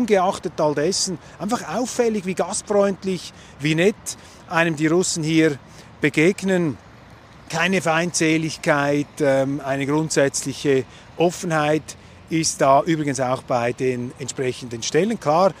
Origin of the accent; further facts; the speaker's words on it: Switzerland; wie wenig Kritik einem da entgegenschlägt, auch als Schweizer